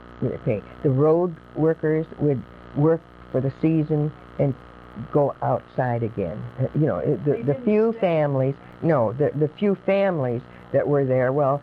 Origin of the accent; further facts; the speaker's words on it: Wisconsin, United States; he had come from Wisconsin and I was from Wisconsin, that I was some girl chasing him